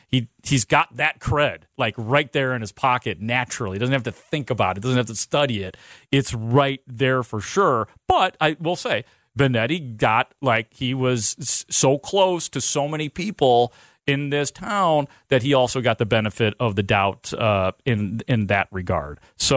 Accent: Chicago, Illinois, United States; I found out pretty fast that nobody gave a crap that I was from Chicago.

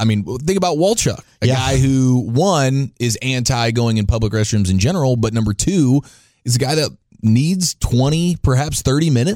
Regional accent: United States; I'm an American human being, and I have freedoms.

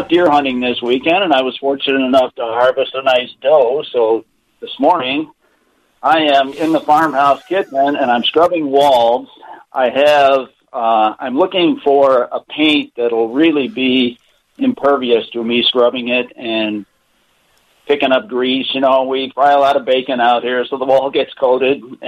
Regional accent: Chicago, Illinois, United States; I grew up in Chicago where, you know, we constantly painted the kitchens with this enamel that would literally burn your eyes out.

